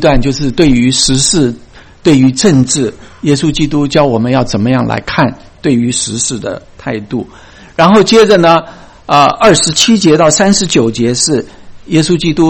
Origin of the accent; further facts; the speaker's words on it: China; now in United States; 我是你的，我也是从你那边来的。你在我的里边，但是我在你的外面生活居住。我今天在美国，不是在中国。